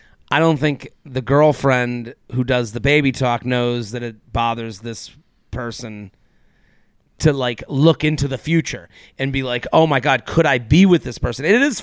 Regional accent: Midwest, United States; I'm from the Midwest. This is not my lingo.

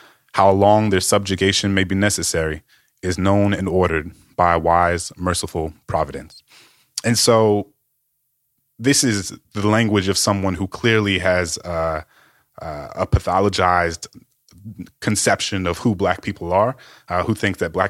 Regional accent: Louisiana, United States; and myself growing up in Louisiana, you know, I remember my middle school American history course

